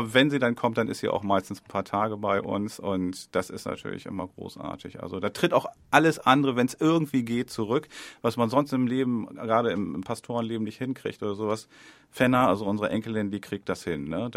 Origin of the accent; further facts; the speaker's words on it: Wilhelmshaven, Lower Saxony, Germany; born there; now in Leer, Germany; 11. Dezember 1960 bin ich geboren in Wilhelmshaven. Also kein Ostfriese, kein leiblicher Ostfriese, aber der ostfriesischen Landschaft sehr verbunden.